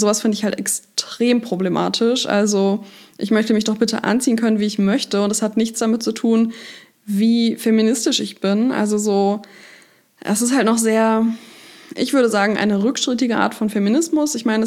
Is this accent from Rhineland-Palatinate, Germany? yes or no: no; Hanover, Lower Saxony, Germany; Und es halt auch in Hannover passiert, das ist also meine Heimatstadt, in der ich jetzt auch wieder lebe.